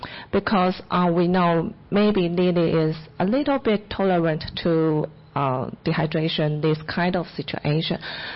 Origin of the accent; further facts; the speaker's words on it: Taiwan; I'm from Taiwan.